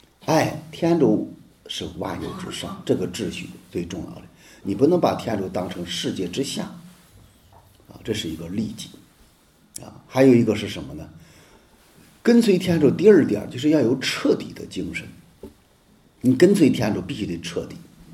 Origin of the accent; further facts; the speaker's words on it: China; 就好像我们今天在我们中国人的很多观念中，信仰都是那些退了休的老人